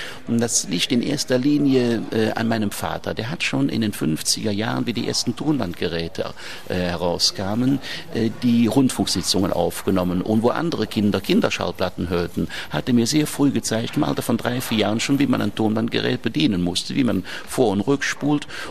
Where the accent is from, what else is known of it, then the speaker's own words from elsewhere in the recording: Cologne, North Rhine-Westphalia, Germany; die ersten 6 Jahre haben wir zwar am Zuchweg gewohnt, aber wie ich denn eingeschult werden sollte, hatten sich die Eltern entschlossen, nach Sülz zu ziehen, damals in die Arnulfstraße, und dann bin ich eingeschult worden in die Bernrather Straße.